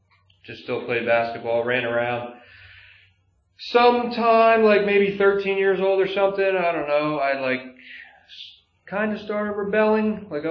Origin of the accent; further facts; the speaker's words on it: Nazareth, Pennsylvania, United States; I grew up not far from here. I grew up in Nazareth, like half hour north of here.